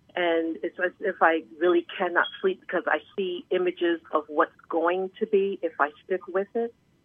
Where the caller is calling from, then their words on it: North Carolina, United States; I'm calling from North Carolina.